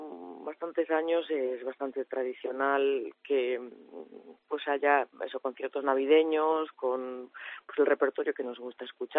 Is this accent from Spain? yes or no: yes; Ferrol, Galicia, Spain; Efectivamente, soy gallega, soy de Ferrol, sí, efectivamente.